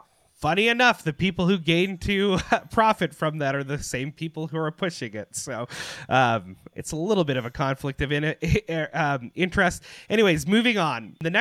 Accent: Canada; And I think that is something that should concern us as Canadian citizens

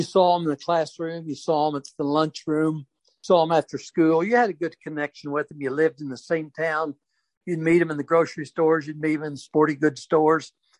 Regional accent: United States; had a lot of fun growing up in Washington.

